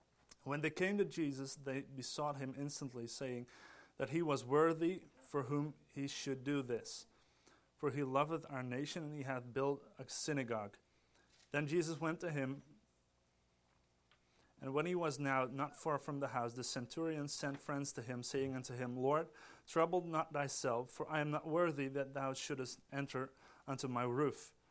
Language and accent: English; Netherlands; English is a second language; You probably, not everybody knows me, but I'm from the Netherlands.